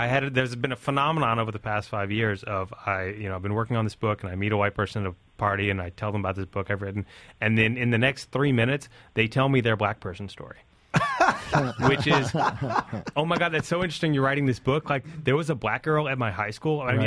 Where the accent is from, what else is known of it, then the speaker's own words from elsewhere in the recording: Alabama, United States; than I have in common with a lot of the white people that I grew up with in Alabama.